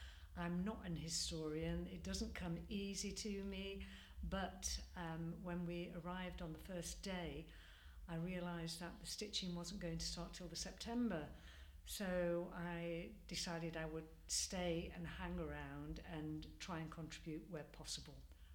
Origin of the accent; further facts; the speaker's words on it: Manchester, North West England, United Kingdom; So even though I'm born and bred in Manchester